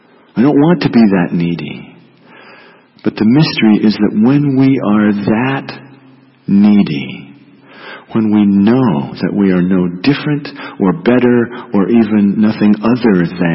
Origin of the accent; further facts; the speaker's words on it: Montana, United States; In 1978, I was in seminary in California. I was from Montana.